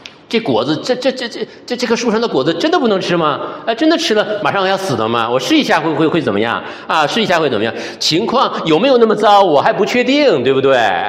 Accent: Northeast China, China; accent: Northeastern; 我们东北话，对不对？

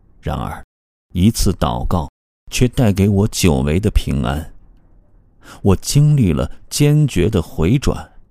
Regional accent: Shandong, China; 我出生在山东一个小县城，小时候爸妈忙工作，经常锁门而去，留我一个人在家

